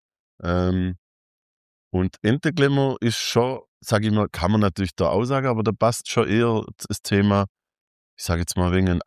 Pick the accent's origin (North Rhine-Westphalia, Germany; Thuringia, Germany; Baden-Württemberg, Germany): Baden-Württemberg, Germany; bei uns im Schwabenland